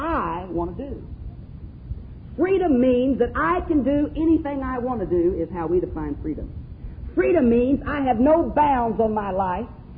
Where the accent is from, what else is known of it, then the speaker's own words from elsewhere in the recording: United States; Some of us think that because we're American, we don't have any problems.